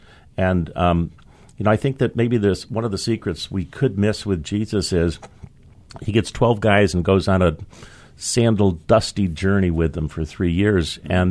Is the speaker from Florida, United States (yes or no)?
no; Binghamton, New York, United States; I was born in Binghamton, so part of this greater New York State area. Grew up in a farm, a rural kid